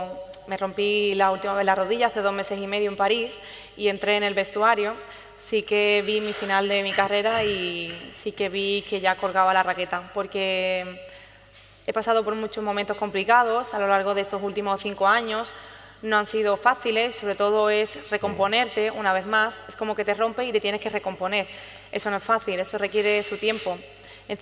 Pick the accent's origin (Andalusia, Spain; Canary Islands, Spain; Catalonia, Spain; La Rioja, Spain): Andalusia, Spain; Huelva; seguramente sea en Huelva, de momento no está cerrado, pero me haría mucha ilusión poder estar en mi tierra con toda mi gente